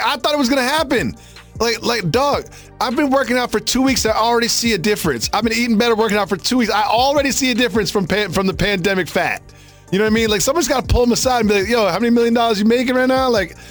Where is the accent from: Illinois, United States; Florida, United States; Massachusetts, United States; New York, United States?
Massachusetts, United States; You grew up in Detroit. I grew up in Massachusetts.